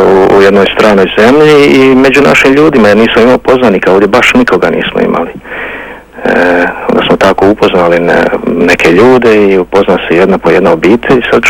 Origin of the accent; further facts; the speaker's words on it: Bukovica, Republika Srpska, Bosnia & Herzegovina; now in Stockholm, Sweden; Ja sam iz Bukovice, a to je kod Banja Luke iz Bosne i Hercegovine.